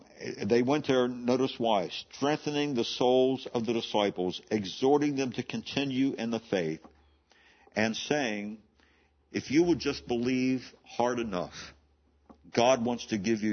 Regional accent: Hagerstown, Maryland, United States; I have some vivid memories as a boy growing up in Hagerstown, Maryland, of having rock fights.

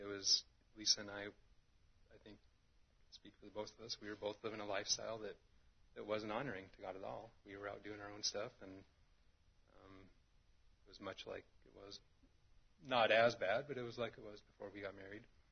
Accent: Montana, United States; I was raised in Montana, very non-Christian society, I guess you could say. It was a small mining town, maybe 25,000 people.

